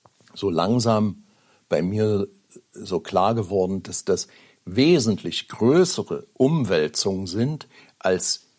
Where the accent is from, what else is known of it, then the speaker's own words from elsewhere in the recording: East Germany, Germany; Ich war ja ein Kind der DDR, dort erzogen